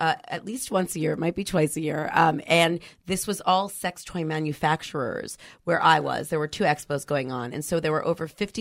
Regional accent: New York, United States; now in San Francisco, United States; I'm originally from New York.

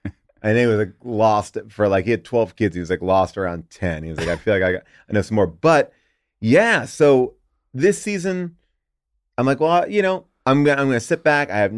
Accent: New York, United States; I mean, I grew up in New York. I grew up a Jets fan.

